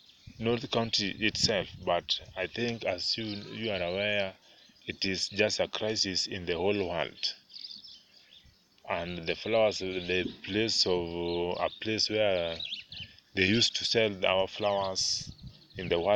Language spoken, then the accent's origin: English; Kenya; I'm a Kenyan citizen, currently staying in Nakuru County, Naivasha sub-county.